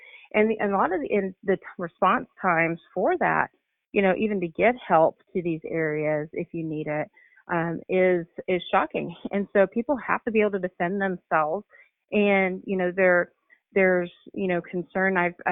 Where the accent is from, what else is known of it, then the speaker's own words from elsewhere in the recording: Texas, United States; I'm a Texan and I believe that we should continue to have that right